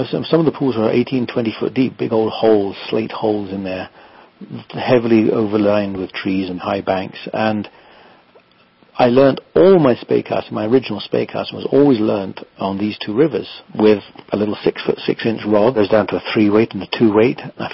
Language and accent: English; South West England, United Kingdom; where I grew up in England, my main river that I fished was a largish river called the Torridge